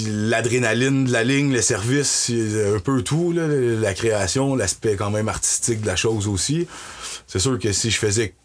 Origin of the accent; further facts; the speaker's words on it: Terrebonne, Quebec, Canada; also born or lived in Montreal; now in Trois-Rivières, Canada; J'ai grandi à Terrebonne.